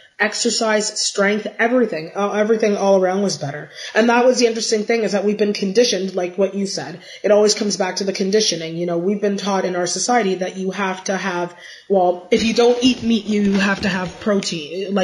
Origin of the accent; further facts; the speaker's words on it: Guelph, Ontario, Canada; I grew up in Guelph, Ontario, and I still reside here. And it has always been a green, holistic community. And we are surrounded by farms.